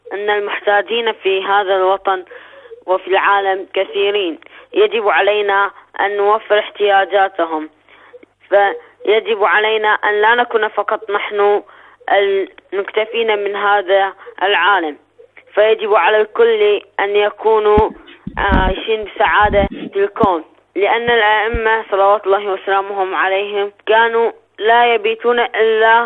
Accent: Bahrain; من البحرين.

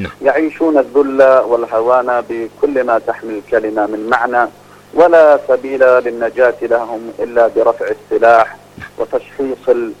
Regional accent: North Yemen, Yemen; يحز في قلوبنا كيمنيين ولو كنا من أبناء الشمال

